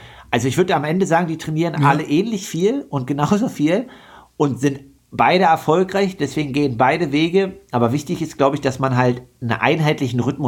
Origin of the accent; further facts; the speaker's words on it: Leipzig, Saxony, Germany; Als Leipziger fährt man ja nicht so oft ins Skilager.